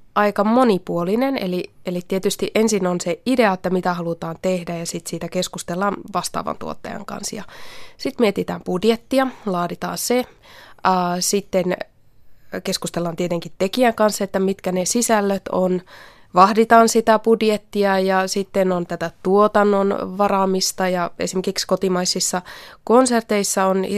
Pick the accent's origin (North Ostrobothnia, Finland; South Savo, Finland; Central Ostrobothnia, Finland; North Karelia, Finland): North Ostrobothnia, Finland; Kempele; mä olen kotoisin tuolta Oulun seudulta ja Kempeleestä